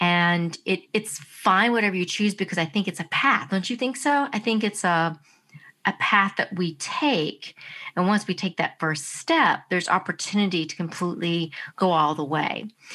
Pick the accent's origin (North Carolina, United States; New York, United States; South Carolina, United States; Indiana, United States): North Carolina, United States; And, you know, I come from North Carolina, so I know what it's like. It's a farm farm area